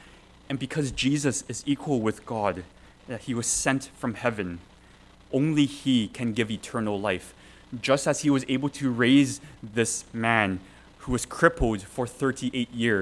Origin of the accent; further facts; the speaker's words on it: Canada; as a Canadian citizen, that we are required to attend if you're above the age of 18 and if you are selected